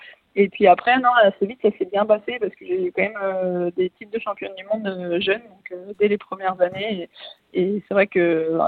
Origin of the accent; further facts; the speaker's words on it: Les Sables-d'Olonne, Pays de la Loire, France; Eh ben moi j'ai grandi au Sables d'Olonne, donc dans une petite ville qui est quand même très orientée vers la mer.